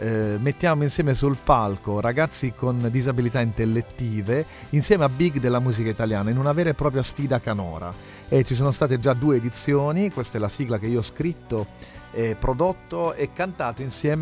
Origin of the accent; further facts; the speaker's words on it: Foggia, Apulia, Italy; now in Milan, Italy; io sono pugliese, precisamente di Foggia